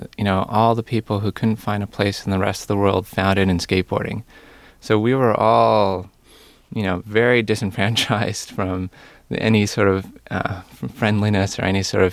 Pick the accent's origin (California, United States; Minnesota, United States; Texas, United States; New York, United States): California, United States; Santa Barbara; growing up in Santa Barbara, being a 13-year-old, it's definitely one of your options that's out there.